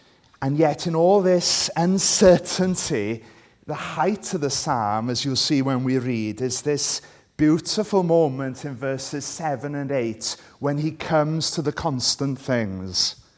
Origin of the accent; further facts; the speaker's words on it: Wales, United Kingdom; first language Welsh; English is a second language; Sorry, my Welsh is my first language.